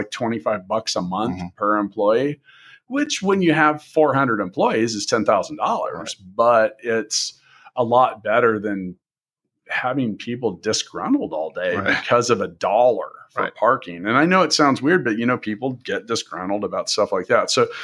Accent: Indianapolis, Indiana, United States; It's funny, I'm from Indianapolis and that's where he's from

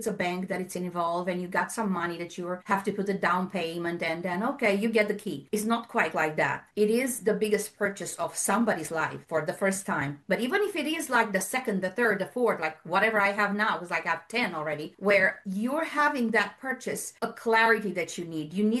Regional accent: Romania; First off, I'm from Romania, so I came on a different background.

